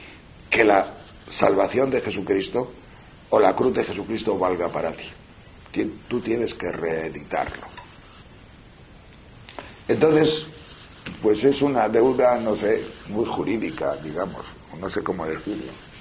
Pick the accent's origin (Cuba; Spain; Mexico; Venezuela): Spain; León, Castile and León; por ahí por norte, por mi tierra, venden esos guisantes envasados. Y había traído de León 5 o 6 kilos.